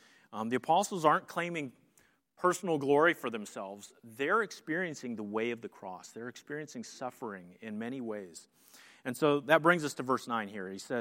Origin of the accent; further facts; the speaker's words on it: Hazleton, Pennsylvania, United States; I grew up in Pennsylvania, Hazleton Area High School.